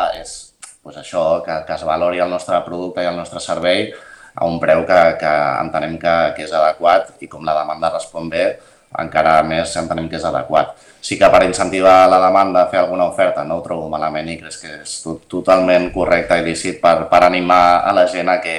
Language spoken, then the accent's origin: Catalan; Sitges, Catalonia, Spain; crec que els que som de Sitges sabem on estan tots